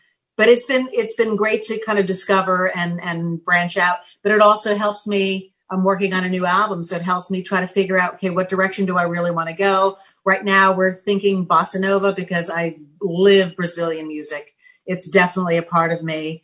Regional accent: New York, United States; But, you know, I was one of the lucky ones. I grew up in New York.

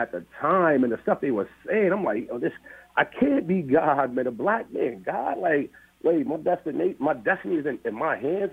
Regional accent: Hartford, Connecticut, United States; I'm from Hartford. I grew up on Rutland Street, bounced around to Bowles Park, Nelson Court, the Vale, ended up moving to Chatter Oak.

